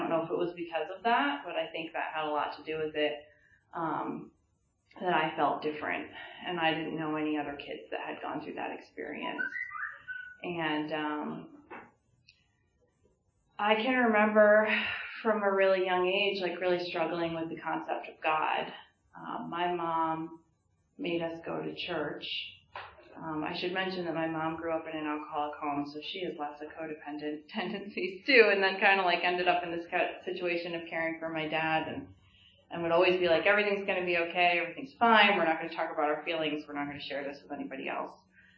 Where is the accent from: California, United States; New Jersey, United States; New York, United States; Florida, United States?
New Jersey, United States; Phillipsburg; I grew up in Phillipsburg in New Jersey, just over the river. I'm an only child.